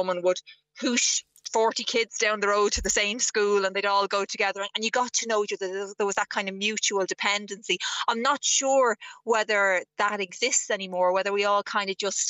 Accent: Tallaght, Leinster, Ireland; I'm from Tallaght originally

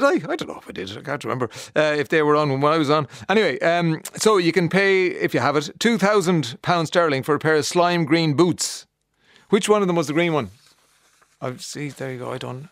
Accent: Ireland; Now, a tune that makes me proud to say I'm Irish.

